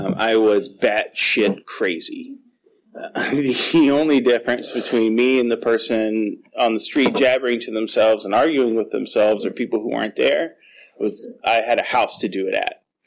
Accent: Ohio, United States; moved away as an adult; I am originally from Ohio. A little over three years ago, I moved here because I have a brother who lives here.

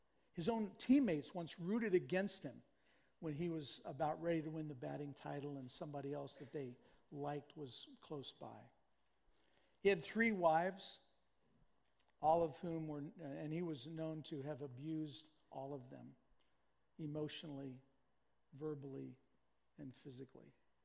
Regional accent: Kansas, United States; now in San Diego, United States; I grew up in Kansas. I grew up a Kansas City Royals fan.

